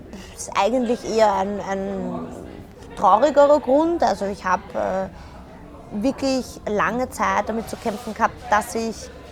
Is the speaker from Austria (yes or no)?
yes; Vienna, Austria; wie du schon gesagt hast. Ich bin 29 Jahre und ich komme aus Wien.